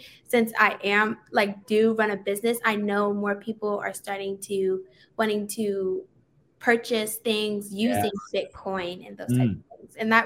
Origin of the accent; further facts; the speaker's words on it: New Jersey, United States; I am from South Jersey.